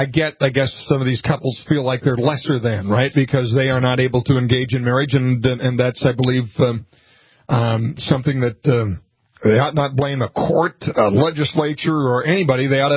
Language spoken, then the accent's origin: English; Pipestone, Minnesota, United States; also born or lived in Sioux Falls / Luverne / Montevideo; And I am a native Minnesotan. I was born in, I was born in Sioux Falls physically, but we lived in Pipestone, Minnesota.